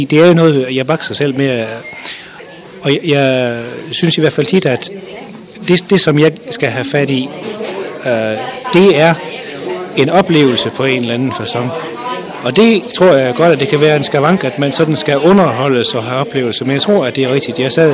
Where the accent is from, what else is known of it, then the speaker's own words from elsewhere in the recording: Thy, North Denmark Region, Denmark; now in Herning, Denmark; nu bor jeg nede ved Herning nu om dagen, jeg vokser op i Thy